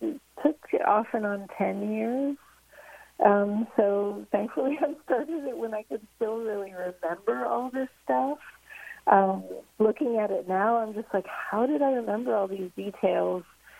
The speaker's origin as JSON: {"language": "English", "town": "Pittsburgh", "region": "Pennsylvania", "country": "United States", "tie": "born or raised there", "said": "I really loved music when I got to New York, but it was, I grew up in Pittsburgh and yes."}